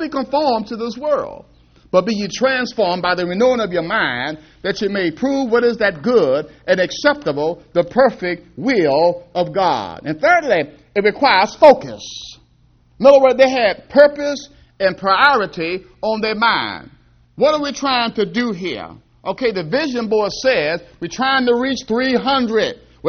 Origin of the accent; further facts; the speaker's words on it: Annapolis, Maryland, United States; I'm from Annapolis, so we have the Naval Academy, so you see those guys out there rowing boats and racing each other